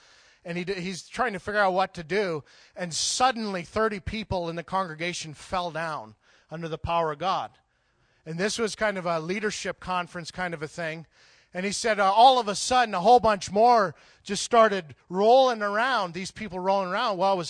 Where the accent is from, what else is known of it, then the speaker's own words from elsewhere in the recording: Canada; Remember, I'm a Canadian, comes from a small village in Canada. I didn't grow up in the city, you know. So I was really naive.